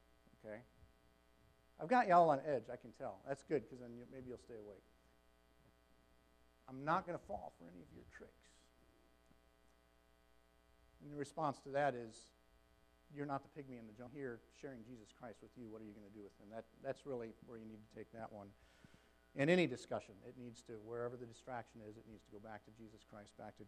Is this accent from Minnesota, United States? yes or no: yes; Minnesota, United States; We grew up in Minnesota, so we're familiar with the orange color.